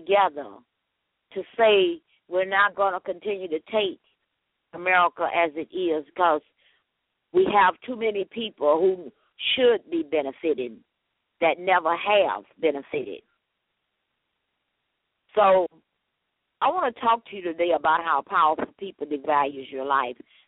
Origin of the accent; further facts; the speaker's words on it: United States; But I know from my perspective, I'm an American.